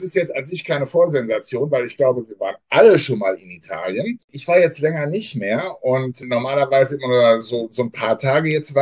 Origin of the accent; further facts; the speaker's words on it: North Rhine-Westphalia, Germany; Gerade du und ich, wir sind aufgewachsen in Nordrhein-Westfalen.